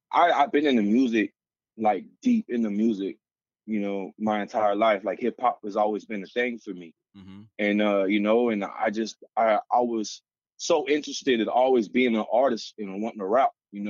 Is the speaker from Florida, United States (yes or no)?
yes; Florida, United States; I'm from Full On Beach, Florida.